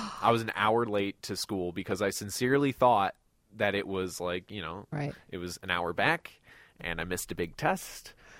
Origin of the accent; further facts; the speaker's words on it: Ireland; Yeah, that's as you do as an Irish person. That's what you do.